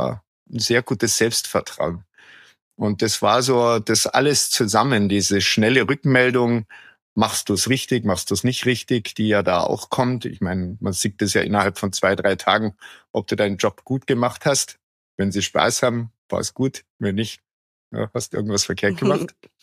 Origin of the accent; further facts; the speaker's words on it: Bavaria, Germany; Ich bin ja aus dem Allgäu ursprünglich.